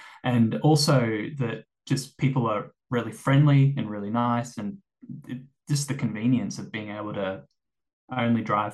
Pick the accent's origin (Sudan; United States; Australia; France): Australia; Melbourne, Victoria; So I'm originally from Melbourne, southeast Melbourne, and I grew up there.